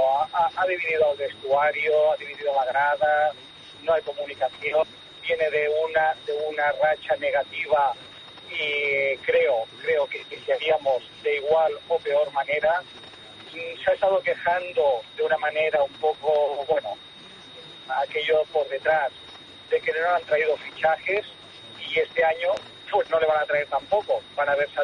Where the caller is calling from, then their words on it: Badalona, Catalonia, Spain; de Badalona.